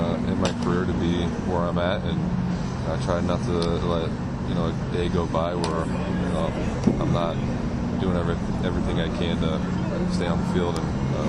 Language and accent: English; Lincoln, Nebraska, United States; I grew up in Lincoln, Nebraska, actually not too far from Kansas City.